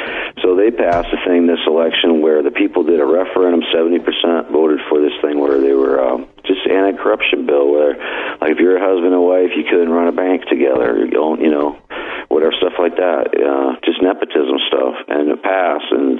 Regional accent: South Dakota, United States; South Dakota, you know, those Republicans in South Dakota, man. I mean, that's my home state.

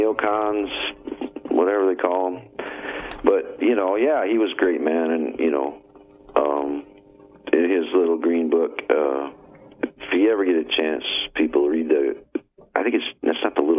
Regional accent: the Dakotas, United States; because I'm kind of a Yank. You know, I grew up in the Dakotas. So them hot, humid summers get to me a little bit.

